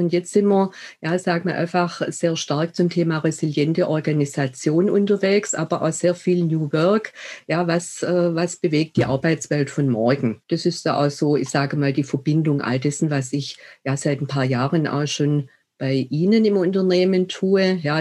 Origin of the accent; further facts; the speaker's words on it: Stuttgart, Baden-Württemberg, Germany; accent: Swabian; Wie man vielleicht an der Sprache unschwer hört, ich komme aus dem schwäbischen Raum, in Stuttgart geboren, lebe und arbeite hier auch, allerdings schon seit einigen Jahren natürlich bundesweit.